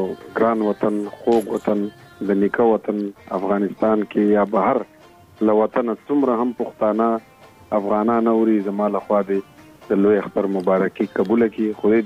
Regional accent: Khyber Pakhtunkhwa, Pakistan; زمونږ د ماشومتوب اخترې خو چونکې مونږ خو په سوات کې په یو کلي کې اوسو

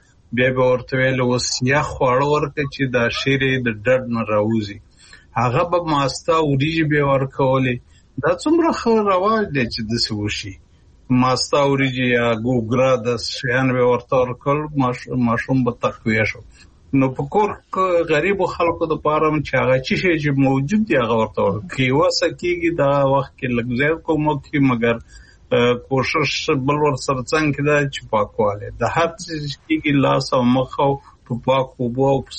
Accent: Kunar, Afghanistan; زمونږ په محیط کې چې زه په کنړ کې لوی شوی یم

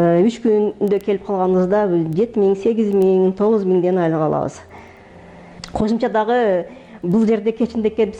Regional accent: Batken, Batken Region, Kyrgyzstan; born or raised there

